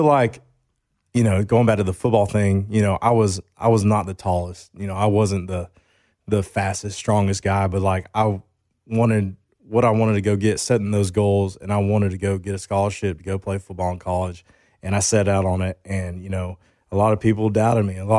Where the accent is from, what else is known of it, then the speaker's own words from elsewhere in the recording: Grayson, Georgia, United States; I went to Grayson High School. So, you know, like you're talking about, I grew up like in the Grayson area, which is like, and then Loganville was like the bigger town.